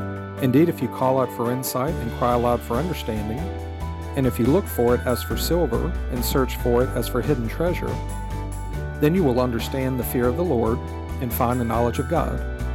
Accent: Virginia, United States; accent: Virginia; Maybe my Virginia accent got in the way.

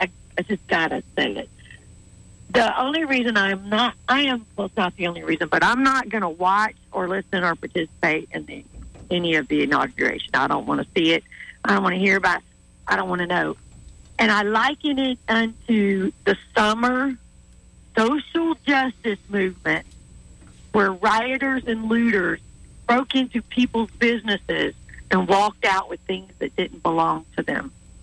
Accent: United States; I'm an American. I love my fellow Americans.

